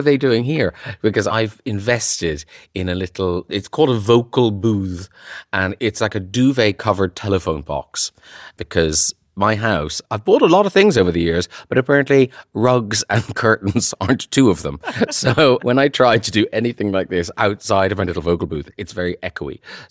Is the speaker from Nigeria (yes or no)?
no; Ireland; when I was from Ireland